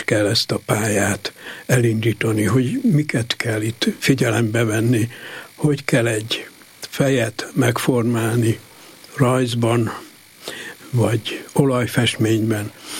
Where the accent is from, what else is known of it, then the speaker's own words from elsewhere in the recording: Satu Mare, Satu Mare County, Romania; now in Germany; el kellett hagyjam a szülővárosomat, Szatmár Németit, majd Németországba kerültem, és ott folytattam a szakmámat.